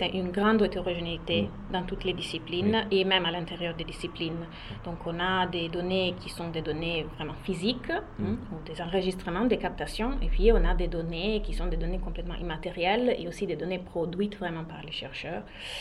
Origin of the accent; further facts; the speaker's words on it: Italy; French is a second language; J'ai un parcours de formation en Italie, je suis italienne et je me suis formée en philosophie et linguistique informatique en Italie, donc à Bologne, après à Turin.